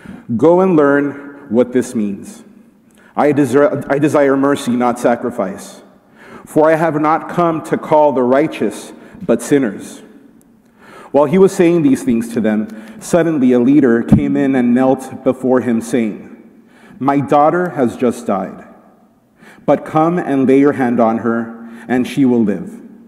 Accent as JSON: {"language": "English", "town": "El Paso", "region": "Texas", "country": "United States", "tie": "born or raised there", "said": "As some of you know, I grew up in Far West Texas. That's the part of Texas that's more Mexico than Texas."}